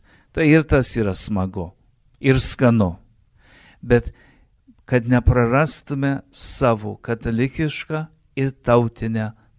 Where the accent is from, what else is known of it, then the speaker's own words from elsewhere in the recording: Toronto, Ontario, Canada; tėvai atsidūrė Kanadoje po karo, po antrų pasaulinių karų kaip dipukai, ir aš užaugau Toronte Kanadoje